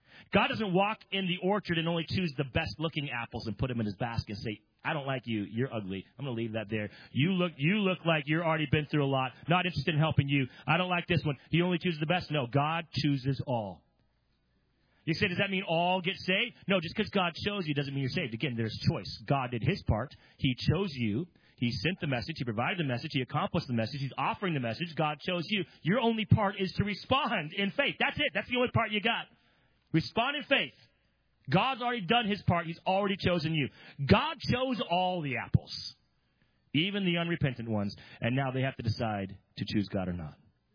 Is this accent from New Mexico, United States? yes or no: no; California, United States; I'm from California, never been to New York City before in my life.